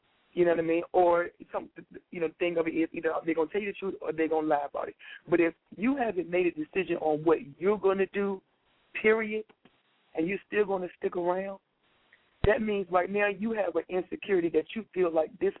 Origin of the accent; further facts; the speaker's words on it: Virginia, United States; I'm from Virginia, boo. I'm a little country.